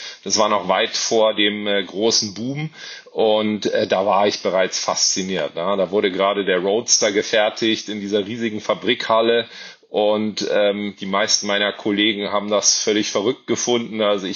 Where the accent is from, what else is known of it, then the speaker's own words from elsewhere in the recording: Munich, Bavaria, Germany; Ich komme aus München.